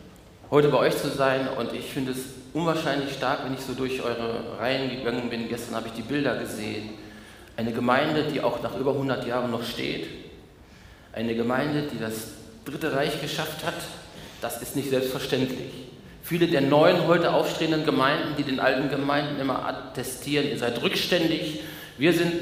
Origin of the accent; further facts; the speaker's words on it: North Rhine-Westphalia, Germany; ich komme aus Ostwestfalen, habe die herrlichen drei Buchstaben auf meinem Motorrad und auf meinen Autos, LIP, Living in Paradise.